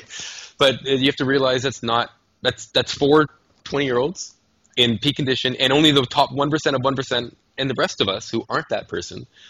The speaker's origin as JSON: {"language": "English", "country": "Canada", "said": "because I'm a Canadian"}